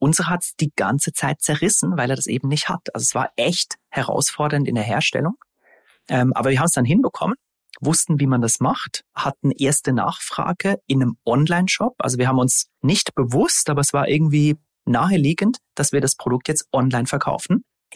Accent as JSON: {"language": "German", "country": "Switzerland", "said": "Ich bin immer wieder zurück in die Schweiz, in meine Heimat gefahren"}